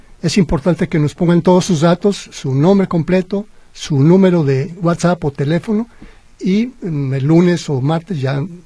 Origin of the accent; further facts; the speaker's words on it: Guadalajara, Jalisco, Mexico; Pues qué te digo, soy tapatío